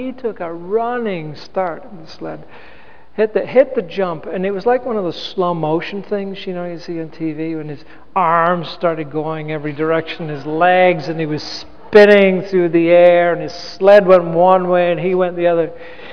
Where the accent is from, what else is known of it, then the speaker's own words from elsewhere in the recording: England, United Kingdom; I grew up in England, and when you're 11 years old